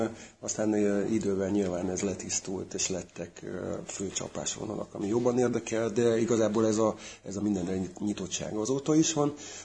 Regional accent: Csorna, Győr-Moson-Sopron, Hungary; Úgy kezdődött, hogy én ebben a Csornán nőttem fel, így hívják ezt a kisvárost.

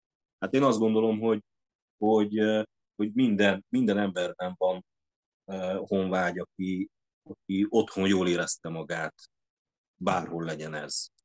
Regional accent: Kilyénfalva, Harghita, Romania; én úgy vagyok Gyergyószentmiklós, hogy tulajdonképpen Gyergyószentmiklós mellett származom Kiénfalváról, és hát a szüleim mai napig mind a mellett félig értelmiségi család azért a tradicionális földművelési és állattenyésztési munkálatokat azért végezgeti

